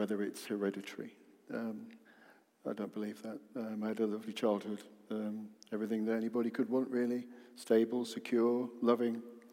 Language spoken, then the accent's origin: English; Caister-on-Sea, East of England, United Kingdom; also born or lived in Blackburn / Buxton; I was born in Blackburn in Lancashire, but when I was only 6 months old, we moved to Buxton in Derbyshire, where my dad took up a job as a teacher there. We then moved to Caister-on-Sea when I was six